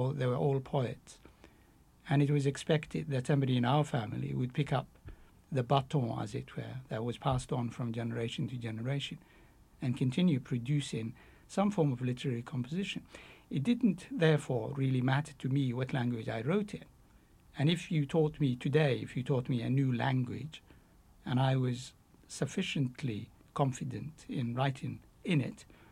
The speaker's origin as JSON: {"language": "English", "country": "Somalia", "first_language": "Somali", "second_language": "English", "said": "when I started writing in English, Somali, the language which I, my mother tongue, had no orthography"}